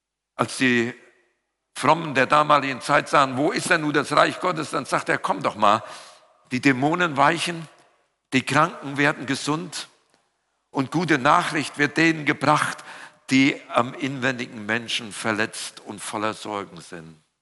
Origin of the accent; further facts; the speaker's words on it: North Rhine-Westphalia, Germany; now in Berlin, Germany; Ich bin ja im Siegerland groß geworden und da gab es noch richtige Gewitter.